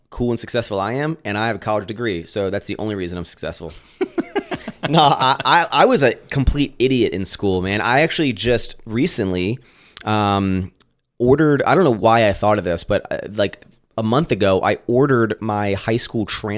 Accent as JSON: {"language": "English", "town": "Roanoke", "region": "Virginia", "country": "United States", "tie": "born there", "said": "No, I was born in Roanoke. I basically was born South Virginia, and I just kept moving more north, like, the older I got."}